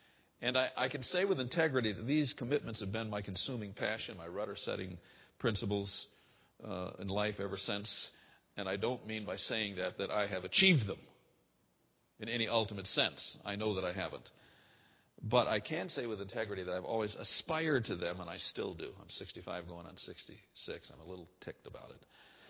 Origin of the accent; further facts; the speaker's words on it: Montrose, Michigan, United States; a little town of Montrose, Michigan, outside of Flint. I was born in Flint and raised in Montrose.